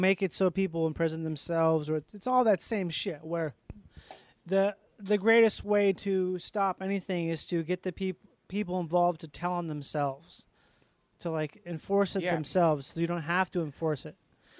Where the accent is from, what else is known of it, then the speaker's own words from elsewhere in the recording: United States; born there; I was born here. I was born in America. I'm staying right here.